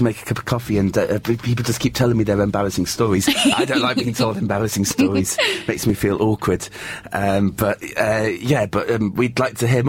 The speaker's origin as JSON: {"language": "English", "region": "East Midlands", "country": "United Kingdom", "said": "I'm from Lincolnshire."}